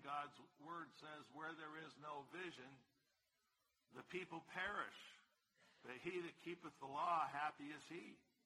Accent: California, United States; now in Georgia, United States; I'm from California, man. There's no reason for me to be up in these Georgia, whatever we are, eating grits and stuff.

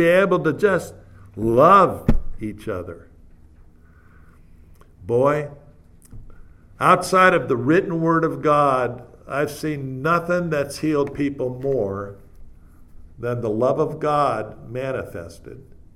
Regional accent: San Francisco Bay Area, California, United States; I come from the San Francisco Bay Area like George does and Steve Zalesi.

